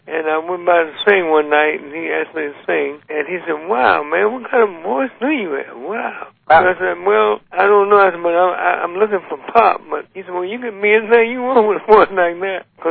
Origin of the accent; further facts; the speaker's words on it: Texas, United States; Yes, I was raised in Texas, and I always did all the balance of … I just loved pop.